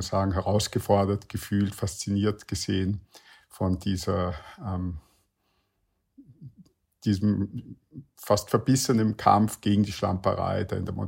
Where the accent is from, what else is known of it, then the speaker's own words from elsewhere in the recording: Vienna, Austria; Ich komme ja aus Wien und das ist eine Stadt, in der die Schlamperei nicht nur toleriert wird, sondern eigentlich gerechtfertigt